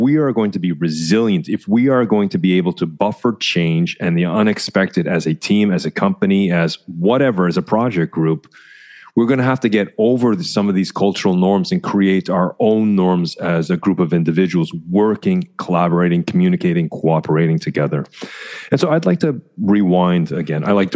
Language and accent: English; Canada; as a Canadian working with Dutch